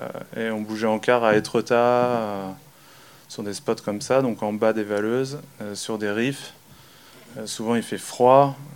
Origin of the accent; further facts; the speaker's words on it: Le Havre, Normandy, France; Alors, moi je suis normand, enfin je viens du Havre, donc je viens pas si loin que ça.